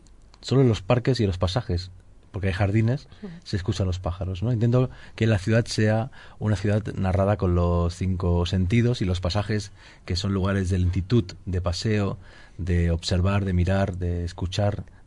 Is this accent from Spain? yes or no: yes; Mataró, Catalonia, Spain; also born or lived in Tarragona; Yo soy de Mataró. Digamos que soy como alguien de Sabadell, ¿no? Alguien muy orgulloso de su lugar de origen, en mi caso Mataró, aunque naciera casualmente en Tarragona, pero de condición periférica